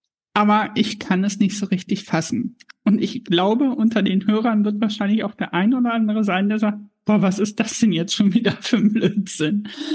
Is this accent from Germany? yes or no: yes; Harz, Germany; born there; Also ich bin aus dem Harz gebürtig, wo zwischen den Dörfern wirklich noch so eine Rivalität war.